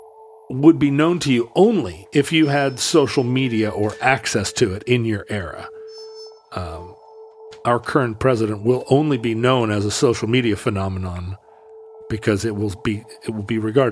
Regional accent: United States; Well, you know, I'm an American.

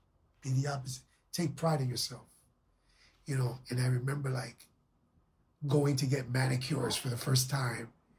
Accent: Puerto Rico; you know, all those things that, you know, we grew up with in Puerto Rico, right?

